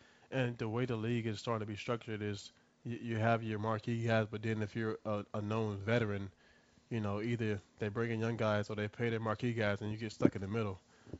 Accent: Virginia, United States; also born or lived in North Carolina; I was born in Carolina, raised in Virginia.

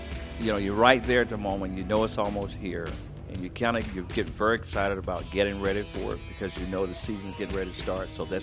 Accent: Fayetteville, North Carolina, United States; I'm from Fayetteville, North Carolina.

